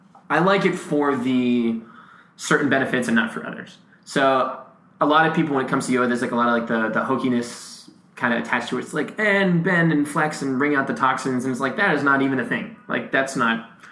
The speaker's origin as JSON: {"language": "English", "region": "Massachusetts", "country": "United States", "tie": "born or raised there", "said": "I grew up in Massachusetts."}